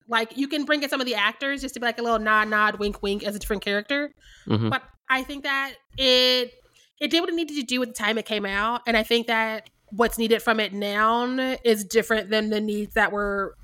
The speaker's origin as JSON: {"language": "English", "region": "Missouri", "country": "United States", "said": "I always butcher her name because I'm from Missouri"}